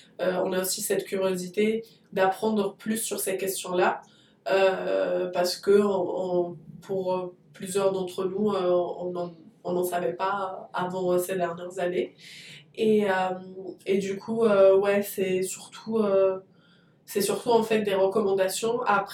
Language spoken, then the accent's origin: French; Tunisia; mais moi en tant que Tunisienne, je m'y reconnais aussi